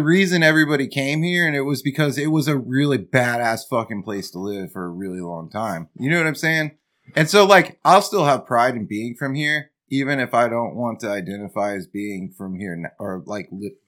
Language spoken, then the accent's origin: English; Austin, Texas, United States; I just say I'm from Austin.